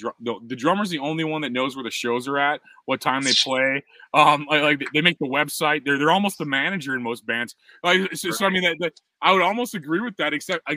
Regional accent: Missouri, United States; because I'm from Missouri and I'm not literate.

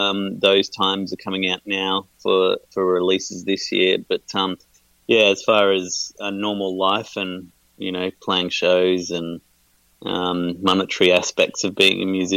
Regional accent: Brisbane, Queensland, Australia; now in Melbourne, Australia; Yes, Melbourne's home. I grew up in Brisbane, and I go back to Brisbane quite frequently

